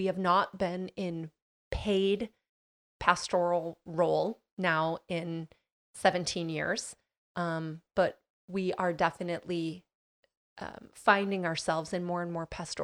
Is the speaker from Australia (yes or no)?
no; Midwest, United States; especially in the small town I grew up in the Midwest